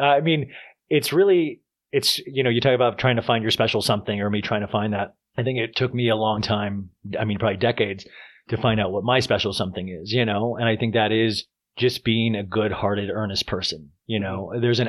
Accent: Kansas, United States; I grew up in Kansas. Do you realize how crazy that is? Grew up in Kansas.

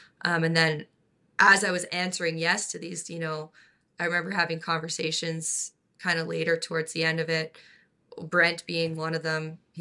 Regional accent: Melville, Saskatchewan, Canada; I got a call from Damon Severson, who I grew up with in Melville, Sask.

